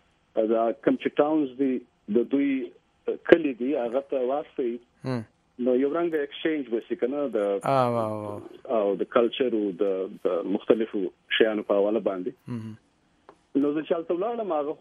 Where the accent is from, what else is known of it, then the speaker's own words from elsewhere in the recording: Pishin, Balochistan, Pakistan; اور زه د بلوچستان یم بلوچستان کی ڈسٹرکٹ پشنن یم